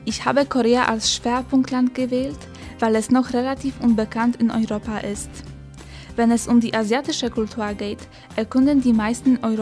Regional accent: Gubin, Lubusz Voivodeship, Poland; German is a second language; bin 23 Jahre alt. Ich komme aus der Stadt Gubin in Polen. Die Stadt befindet sich an der deutsch-polnischen Grenze.

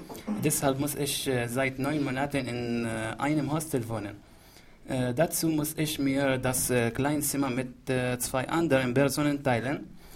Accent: Aleppo, Aleppo Governorate, Syria; German is a second language; moved away as an adult; now in Germany; ich komme aus Syrien, ich habe in Aleppo gelebt und 5 Jahre lang an der Universität studiert. Ich habe als Lehrer gearbeitet. 2015 bin ich nach Deutschland gekommen.

